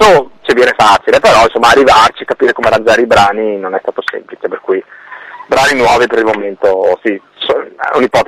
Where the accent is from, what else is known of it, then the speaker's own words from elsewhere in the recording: Veneto, Italy; Noi veniamo dai Colli Euganei, che sì, sono 10 km da Padova, insomma.